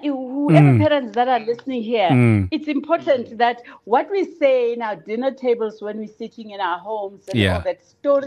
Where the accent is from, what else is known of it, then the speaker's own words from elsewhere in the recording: Johannesburg, Gauteng, South Africa; now in Cape Town, South Africa; Because I was coming from Johannesburg, right? Coming outside of Cape Town